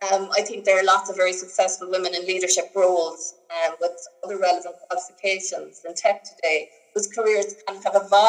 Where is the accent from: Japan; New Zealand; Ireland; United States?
Ireland; Kilconnell, Connacht; So I'm from Kilconnell, just outside Ballinasloe in County Galway.